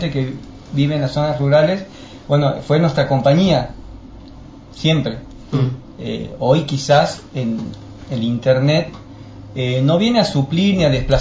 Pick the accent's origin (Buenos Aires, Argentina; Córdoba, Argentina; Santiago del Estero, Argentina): Santiago del Estero, Argentina; now in La Pampa, Argentina; yo soy de Santiago del Estero y decía, ya llegará el día en que se pueda escuchar desde aquí, desde La Pampa, una radio de Santiago del Estero